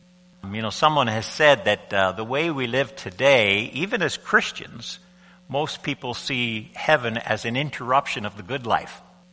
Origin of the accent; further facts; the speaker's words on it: Cape Breton, Nova Scotia, Canada; I was raised in Cape Breton, Nova Scotia, which is the true island.